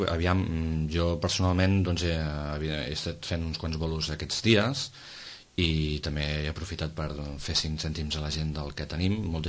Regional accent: Sitges, Catalonia, Spain; la gent que som de Sitges som els de Sitges

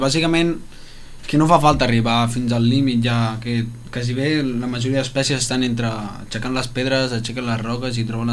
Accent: Mataró, Catalonia, Spain; jo et puc dir que jo vinc de Mataró, que està per allà també

